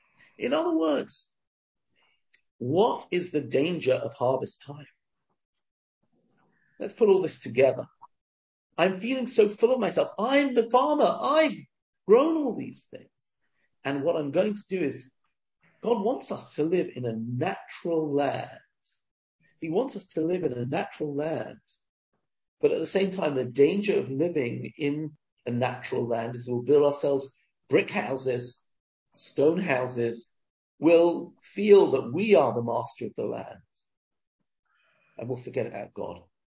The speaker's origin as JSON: {"language": "English", "region": "England", "country": "United Kingdom", "tie": "born or raised there", "moved": "yes", "lives_now": "Israel", "said": "You know, I grew up in England."}